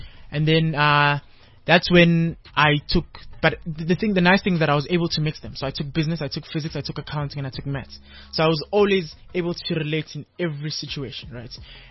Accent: Kempton Park, Gauteng, South Africa; I'm from Nokam Park, right? In the Kempton Park, yeah. I'm 21 years of age.

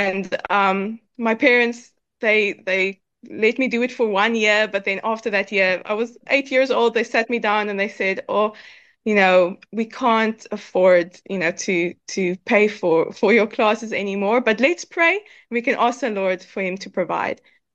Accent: South Africa; we are South African missionaries in South Africa

